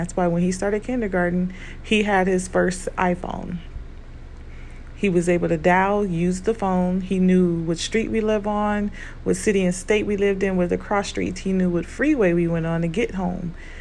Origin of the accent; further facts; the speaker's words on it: Compton, California, United States; I grew up in Compton, California. We didn't have to have no shooting drills. We just only had to have earthquake drills.